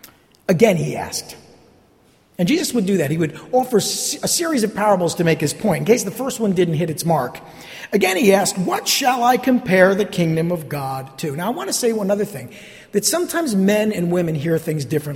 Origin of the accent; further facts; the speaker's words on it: New Jersey, United States; I'm Italian. I'm from New Jersey. It was mandatory.